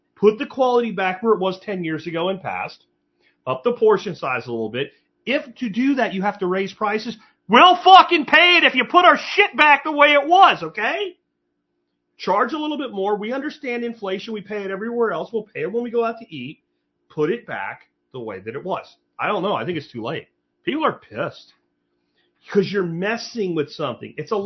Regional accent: Pennsylvania, United States; now in Texas, United States; It's probably right after I moved to Texas, because we didn't really have them where I grew up in Pennsylvania.

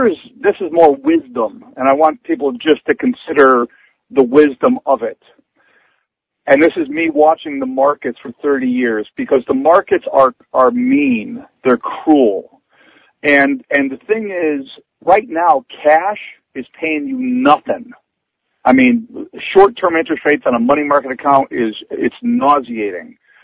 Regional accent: United States; You know, as an American, I would support the government.

